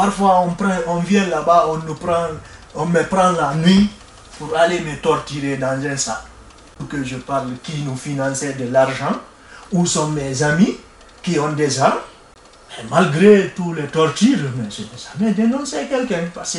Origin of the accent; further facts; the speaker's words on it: Guinea; French is a second language; Je viens de la Guinée-Conakry, un pays qui se trouve en Afrique de l'Ouest. Je ne parle pas bien français, donc le français que je vous parle, c'est français de la rue.